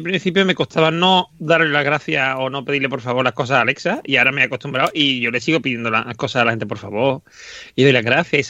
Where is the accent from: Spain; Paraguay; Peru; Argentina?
Spain; Andalusia; Esta gente son de mi tierra por lo menos, ¿eh?